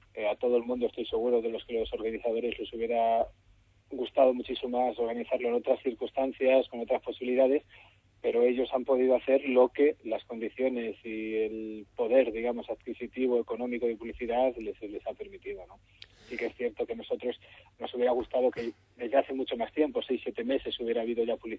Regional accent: Madrid, Community of Madrid, Spain; que se va a jugar también en Madrid, de donde soy yo, en casa.

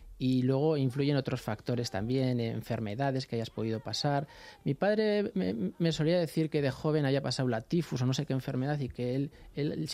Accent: Pamplona, Navarre, Spain; moved away as an adult; Yo me fui de Pamplona, porque yo soy de Pamplona y tengo mis peluquerías en Pamplona. Me fui de Pamplona ganando 58.000 pesetas al mes en el año 91 y llegué a Londres

